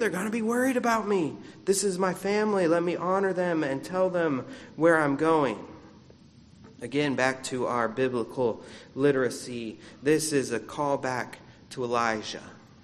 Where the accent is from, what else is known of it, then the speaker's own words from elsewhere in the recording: Florida, United States; I grew up with armadillos in Florida